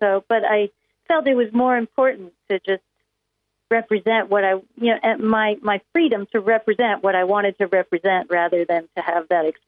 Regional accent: Buffalo, New York, United States; from my, you know, my own experience growing up in Buffalo and witnessing the white flight out to the suburbs my whole childhood, you know.

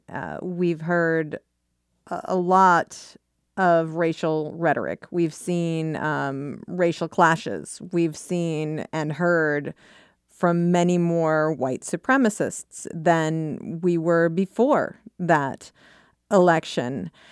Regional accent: Iowa, United States; I live here in Iowa, and I grew up in Iowa.

